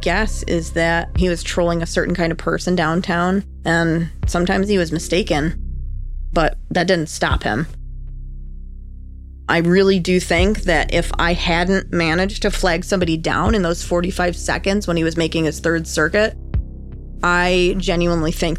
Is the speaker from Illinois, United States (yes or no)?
no; New York, United States; One way that I coped with being homesick was that I read a lot about what was going on back in my home state. I was online scrolling through news articles from Buffalo.